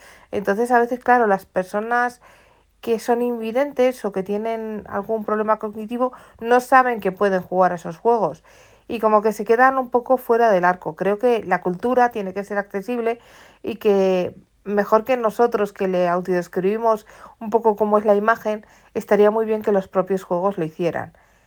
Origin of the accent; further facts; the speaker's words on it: Burgos, Castile and León, Spain; de Burgos.